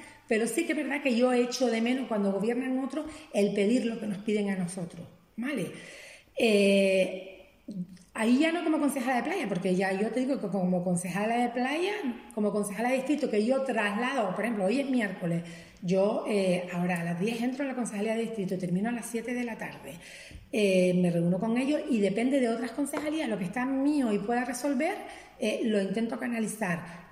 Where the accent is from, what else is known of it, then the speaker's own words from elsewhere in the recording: La Garita, Canary Islands, Spain; me crié a pie de playa, en la garita, soy gariteña. No soy de Salineta. No. Yo soy gariteña. Lo único que por circunstancias aquí vivo en Clavina, que tampoco vivo en Salineta.